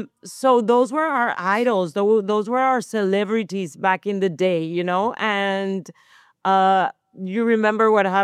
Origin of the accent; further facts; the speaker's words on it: Colombia; English is a second language; I grew up in Colombia, so soccer was our life.